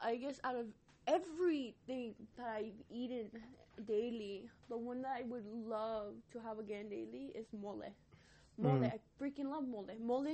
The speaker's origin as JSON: {"language": "English", "town": "Houston", "region": "Texas", "country": "United States", "tie": "born or raised there", "said": "Because especially growing up in Magnolia, it's like, oh, it's like the well-known part of Houston for people from the hood."}